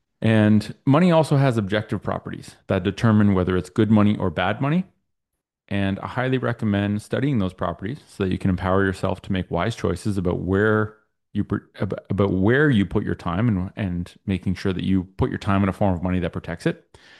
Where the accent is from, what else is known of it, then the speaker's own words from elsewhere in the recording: Canada; So I'm Canadian. I'm going to speak from a Canadian context.